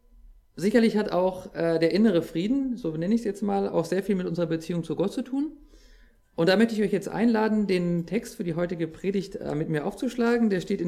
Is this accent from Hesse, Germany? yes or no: yes; Bensheim, Hesse, Germany; Bei uns in Bensheim, in meinem Heimatort, ist Mitte des Jahres, also Mitte 2015, ein ja, Notflüchtlingslager errichtet worden mit 600 Menschen.